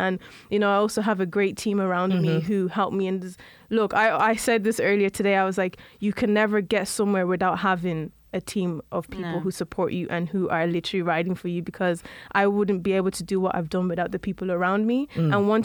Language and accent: English; Balbriggan, Leinster, Ireland; went to school, like, very shy.